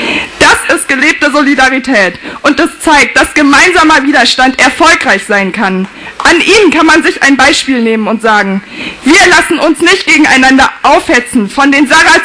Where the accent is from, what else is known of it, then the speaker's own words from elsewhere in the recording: Hesse, Germany; now in Bremen, Germany; bin 30 Jahre alt. Ich wohne seit 2003 in Bremen, bin hier zum Studium hergekommen. Ich komme aus Hessen, dort bin ich aufgewachsen.